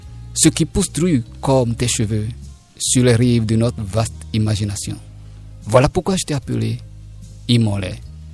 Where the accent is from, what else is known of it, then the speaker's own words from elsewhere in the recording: Benin; notre identité en tant que Béninois, en tant qu'Africain